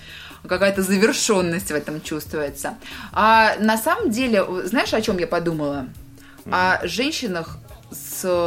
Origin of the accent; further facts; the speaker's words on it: Kolomna, Moscow Oblast, Russia; в моем родном городе, в Коломне